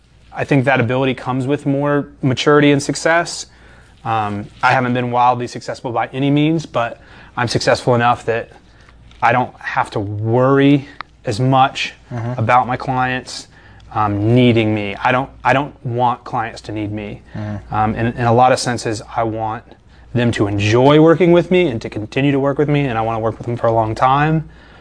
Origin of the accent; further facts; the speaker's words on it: Virginia, United States; now in Clemson, United States; I grew up in Virginia. I came to Clemson just to do something different. Spent my whole life in one town, and now hopefully the rest of it in this town.